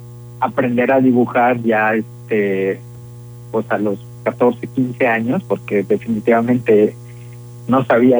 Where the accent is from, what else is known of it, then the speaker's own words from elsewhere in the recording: Santa María Shadani, Oaxaca, Mexico; born there; Sí, pues ya hace 37 años, en la comunidad de Santa María Shadani